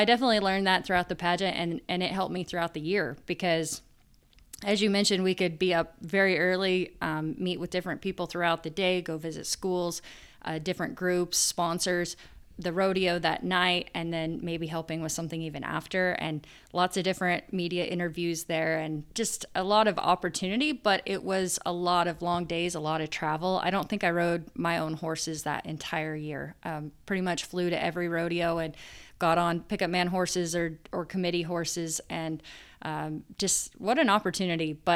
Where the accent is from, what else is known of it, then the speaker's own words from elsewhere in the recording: Kansas, United States; And I loved representing my home state of Kansas and the great people that are there.